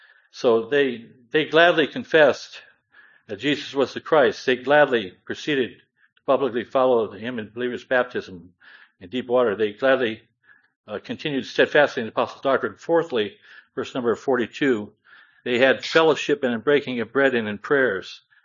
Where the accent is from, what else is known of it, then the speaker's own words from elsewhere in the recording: Ohio, United States; I grew up in Amish country in Northeast Ohio